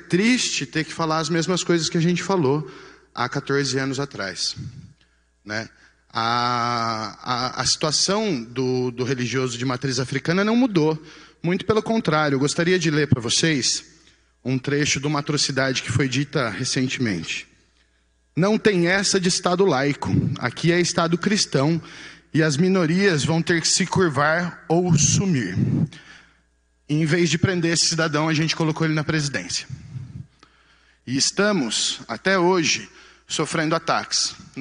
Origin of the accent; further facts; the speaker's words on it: Sumaré, São Paulo, Brazil; eu não sou de Santa Bárbara, sou de Sumaré